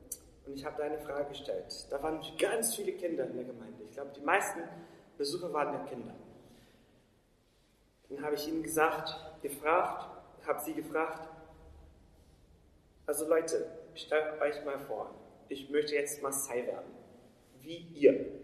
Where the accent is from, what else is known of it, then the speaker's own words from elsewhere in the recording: South Region, Brazil; now in Germany; ich komme zwar aus Brasilien und ich weiß, dass manche denken, dass Brasilien ein riesiger Wald ist. Das stimmt nicht. Also im Norden schon, da ist Amazonas. Aber ich komme dann auch aus dem Süden. Wir haben auch größere Städte und sogar größer als hier in Deutschland. Und ich bin in einer Stadt geboren.